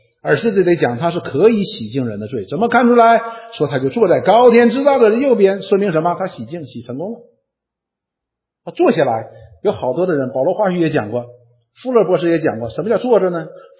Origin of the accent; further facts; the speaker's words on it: China; 中国，因为我们不但我们中国人讲